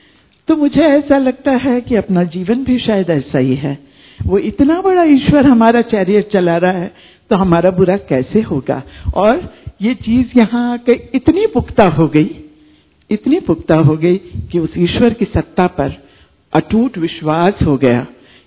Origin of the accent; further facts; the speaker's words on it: Indore, Madhya Pradesh, India; मैं इंदौर से आई हूँ।